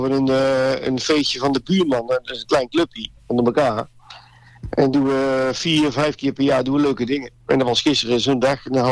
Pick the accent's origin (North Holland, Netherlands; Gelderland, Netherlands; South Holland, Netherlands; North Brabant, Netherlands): Gelderland, Netherlands; Buren; Ik kom uit de Betuwe. Uit het mooie plaatsje Buren.